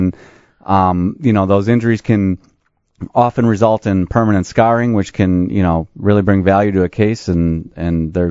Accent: Prospect Heights, Illinois, United States; also born or lived in Chicago; now in Wheeling, United States; I was born in the city, but I'm a suburban boy. I grew up in Prospect Heights. We moved out of the city from the north side in 1988 or so. I grew up in Prospect Heights, went to high school in Arlington Heights, and now live in Wheeling.

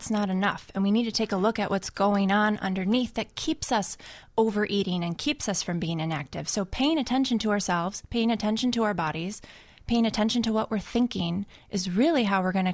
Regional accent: Wisconsin, United States; I'm from Wisconsin, so I like my

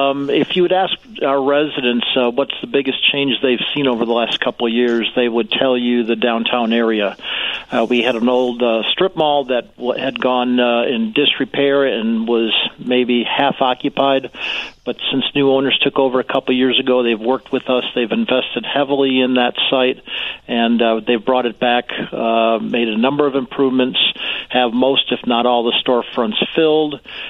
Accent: United States; and I grew up in Lake County, so I was familiar with the area

